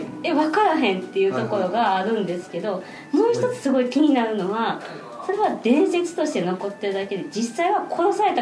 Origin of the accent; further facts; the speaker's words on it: Osaka, Japan; accent: Osaka dialect; 父が長崎の人なんですけど、私がこう大阪の方言何々やっとってみたいなこと言うと、その喋り方はこう女の子はやめなさいとか、その長崎と大阪で違うところもあるんですけど、もう方言やからどうしようもないのに